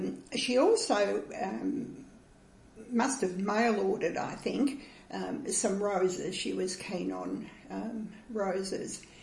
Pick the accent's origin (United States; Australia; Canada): Australia; Glen Maggie, Victoria; also born or lived in Maffra; I was born in Mafra in 1939, just before the outbreak of the Second World War. And my family lived on a dairy farm in Gippsland at a place called Glen Maggie, which is almost on the Macalester River in the foothills there.